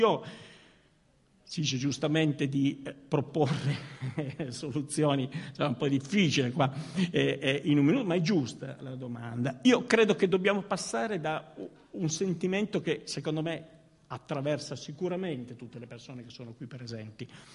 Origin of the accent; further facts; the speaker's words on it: Turin, Piedmont, Italy; ma sono di Torino